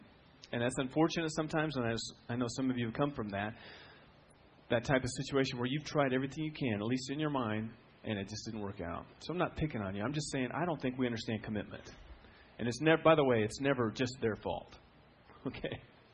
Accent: Iowa, United States; You know what farmers have for breakfast? I'm from Iowa. I know this.

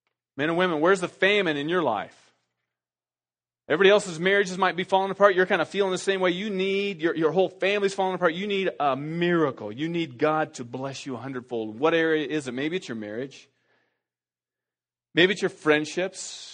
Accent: Iowa, United States; I'm from Iowa, I know that.

